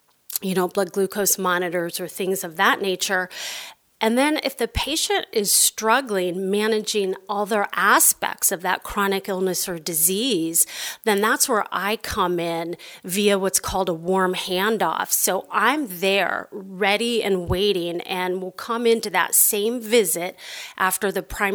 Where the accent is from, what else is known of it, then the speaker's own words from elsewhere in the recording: Idaho, United States; I'm from Northern Idaho, so it's great to be here.